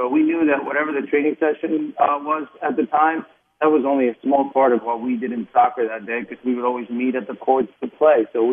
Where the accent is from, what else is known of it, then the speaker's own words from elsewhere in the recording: Uruguay; also born or lived in Kearney, United States; the way I grew up in Uruguay, where it was mostly about just about winning all the time, and then in Kearney